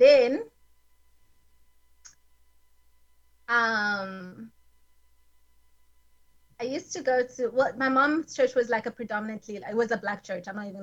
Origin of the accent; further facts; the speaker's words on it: Margate, KwaZulu-Natal, South Africa; also born or lived in Mthatha / Port Shepstone; No, so I was born in Mthatha, which is in the Eastern Cape, and then I moved I went to boarding school in Port Shepstone, and then which is like close to Margate, and then I lived in Margate.